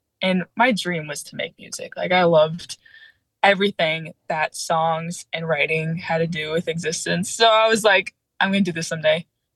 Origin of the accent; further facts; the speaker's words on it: Minnesota, United States; I was raised in the Twin Cities up here in the north, and I was born in a Christian family with two amazing parents.